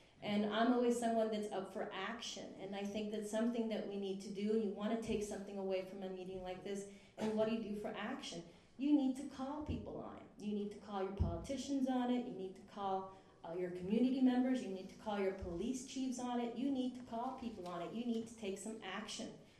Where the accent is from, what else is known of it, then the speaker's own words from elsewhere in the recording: Los Angeles, California, United States; I grew up in Los Angeles. I know what happened in East LA after the war on drugs.